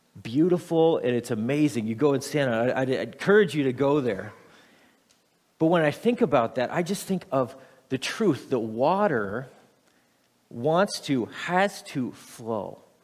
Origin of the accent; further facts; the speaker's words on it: Nebraska, United States; I was raised in Nebraska, and I had no idea it was there.